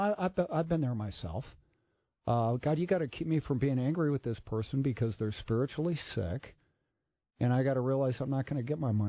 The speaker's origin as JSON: {"language": "English", "town": "Edina", "region": "Minnesota", "country": "United States", "said": "I'm from Edina."}